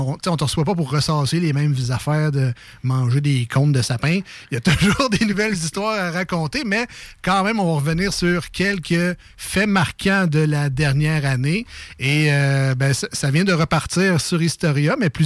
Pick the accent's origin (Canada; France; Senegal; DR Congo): Canada; L'Ange-Gardien, Quebec; je retourne chez nous à l'Ange Gardien tantôt